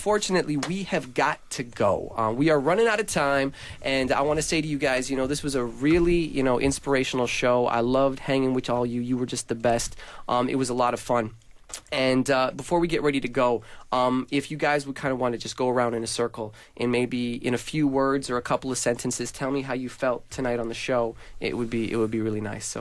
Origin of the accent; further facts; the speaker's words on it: Saskatoon, Saskatchewan, Canada; Even in Canada, I came from Saskatoon. Like, we had one black person in the entire school.